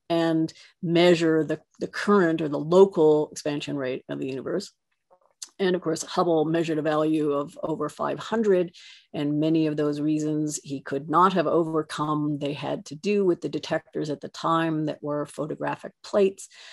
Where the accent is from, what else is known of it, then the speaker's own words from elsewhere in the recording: Canada; for the opportunity to speak and to visit Canada virtually. Again, my home country. It's a pleasure to do that.